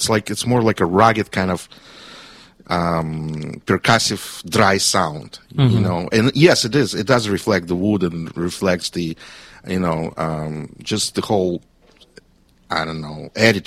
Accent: Ukraine; So I'm from Ukraine.

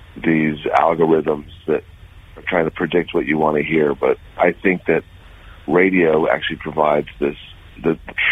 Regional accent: Akron, Ohio, United States; Growing up in Akron, we had a college radio station that was actually designed to teach broadcasting skills.

